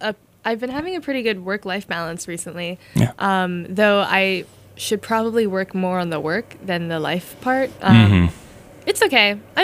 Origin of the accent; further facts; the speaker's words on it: Hong Kong; also born or lived in Hoboken, United States; I grew up in Hong Kong. I was born in New Jersey.